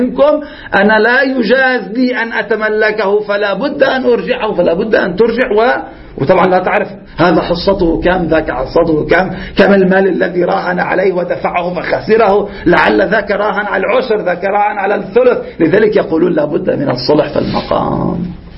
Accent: Lebanon; نحن عندنا في لبنان كثير اختلطت الحابل بالنابل

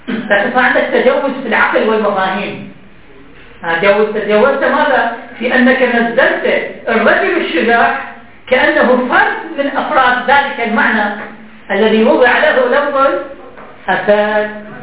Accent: Egypt; هو أي بحر كان عندنا في مصر؟

